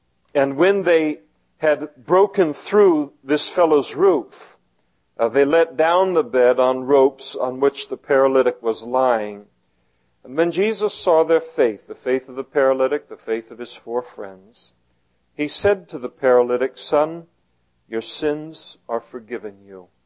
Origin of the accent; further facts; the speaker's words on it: Scotland, United Kingdom; I'm Scottish.